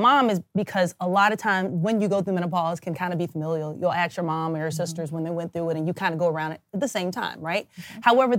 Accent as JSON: {"language": "English", "town": "Kansas City", "region": "Missouri", "country": "United States", "said": "And then went to St. Louis University School of Medicine because I'm from Kansas City."}